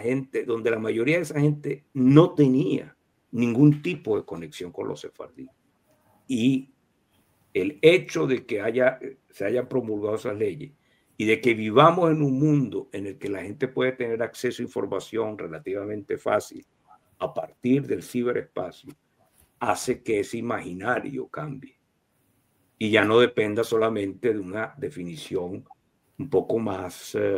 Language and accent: Spanish; Venezuela; Lo puedo decir por mi país de origen, Venezuela.